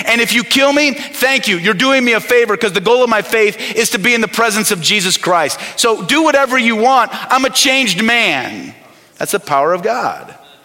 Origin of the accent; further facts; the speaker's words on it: Midwest, United States; And some of you know I moved out here a little over 5 years ago. I grew up in the Midwest. I grew up as a Chicago Bears fan